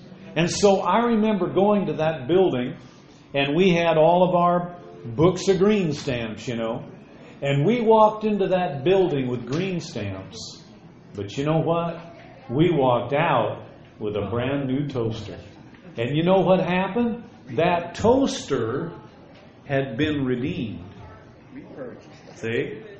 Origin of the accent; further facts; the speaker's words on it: Albert Lea, Minnesota, United States; When I was a little boy, I was growing up in Albert Lea, Minnesota.